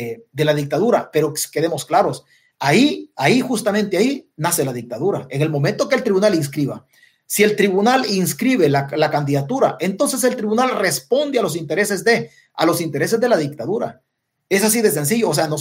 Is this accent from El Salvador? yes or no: yes; El Salvador; ahí jugamos un rol importante nosotros como salvadoreños o el país por su ubicación geográfica